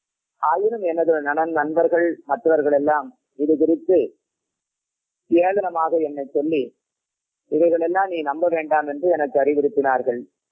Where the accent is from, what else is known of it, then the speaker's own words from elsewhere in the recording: Tamil Nadu, India; born there; நான் தமிழ்நாட்டில் காஞ்சிபுரம் மாவட்டத்தில் ஒரு ஏழை கூலி தொழிலாளியினுடைய மகனாக 1948 பிறந்தேன்.